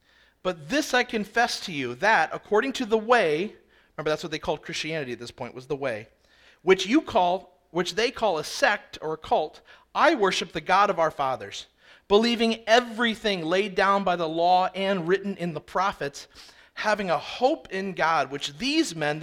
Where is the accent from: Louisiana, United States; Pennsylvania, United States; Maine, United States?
Pennsylvania, United States; also born or lived in New Jersey; now in New York, United States; I was brought up in New Jersey, mostly in Pennsylvania, and now I live in New York